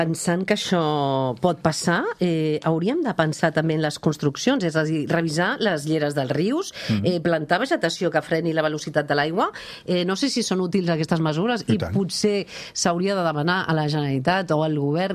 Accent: Catalonia, Spain; No vinc a Arenys, tinc família a Arenys, eh? Jo vinc al Baix Llobregat, eh? Doncs... Però tinc, la meva família és d'Arenys de tota la vida. De Sant Iscle, de Canet de Mar.

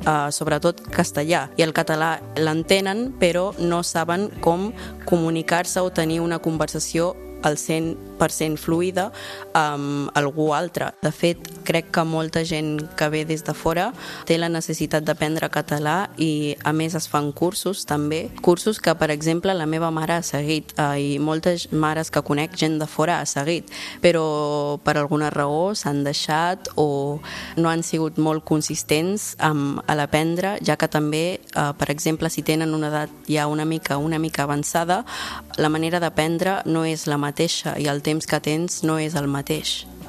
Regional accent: Catalonia, Spain; He nascut a Catalunya, m'he educat aquí i en tots els entorns he parlat sempre català.

